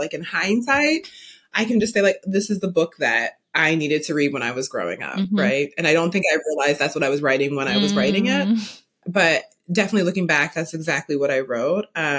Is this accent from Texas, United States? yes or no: no; Milwaukee, Wisconsin, United States; now in Brooklyn, United States; So I currently live in Brooklyn, New York, but I grew up in the Midwest in Milwaukee, Wisconsin.